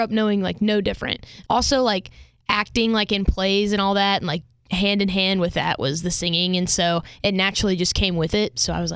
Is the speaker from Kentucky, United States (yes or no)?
no; Chillicothe, Ohio, United States; also born or lived in Columbus; But I was born in Columbus, and then I grew up in Chillicothe, Waverly area, and graduated from Waverly High School.